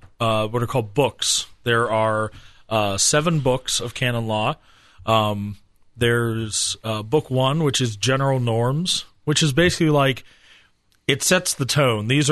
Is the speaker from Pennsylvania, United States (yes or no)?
yes; Pennsylvania, United States; I grew up in Pennsylvania, so I went to Gettysburg a lot, and I love canons.